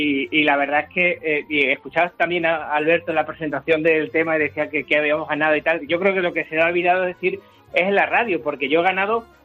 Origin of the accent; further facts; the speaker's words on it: Villafranca de los Barros, Extremadura, Spain; Yo soy de Villafranca de los Barros, me tuve que desplazar a Badajoz